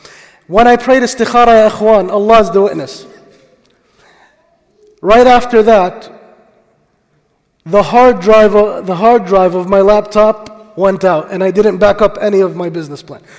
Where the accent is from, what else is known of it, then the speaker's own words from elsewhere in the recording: New Jersey, United States; I made istikhara to go back to New Jersey, which is my hometown